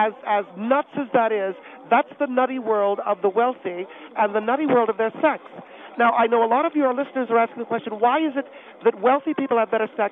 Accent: Santa Monica, California, United States; I'm from Santa Monica, California.

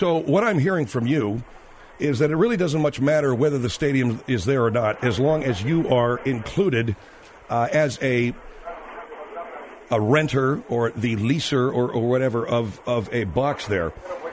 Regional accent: California, United States; I grew up in the San Gabriel Valley.

